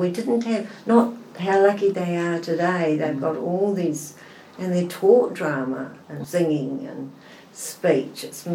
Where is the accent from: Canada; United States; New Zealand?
New Zealand; Waipukurau, Hawke's Bay; also born or lived in Waipawa; Yes, I was born in Waipukuru, 1939, July the 16th, and it was snowing, so I'm told.